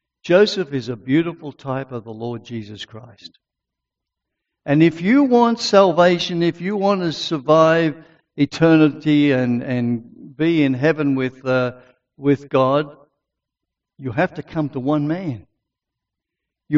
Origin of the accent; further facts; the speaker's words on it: Australia; I'm just an Aussie battler.